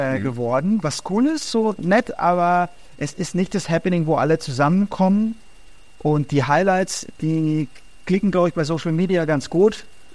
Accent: Vaterstetten, Bavaria, Germany; Ich komme so aus dem Münchner Osten, Vaterstetten-Waldham.

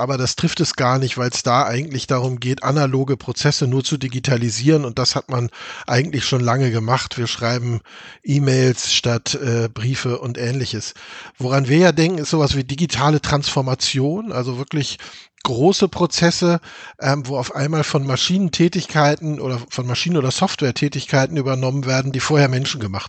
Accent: Hamburg, Germany; also born or lived in Kiel; Ich bin geboren in Kiel, in Hamburg groß geworden, habe dann Tiermedizin studiert in München

